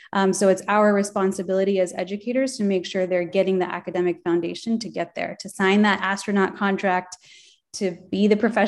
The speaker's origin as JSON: {"language": "English", "town": "Hayward", "region": "California", "country": "United States", "tie": "born or raised there", "said": "I wanted to come back to the city that I grew up in. I was born and raised here in Hayward."}